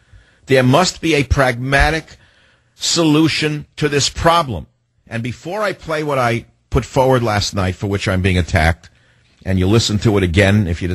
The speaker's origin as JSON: {"language": "English", "country": "United States", "said": "I am an immigrant son. Does that give me any special rights to talk about immigration? No. But I am an American."}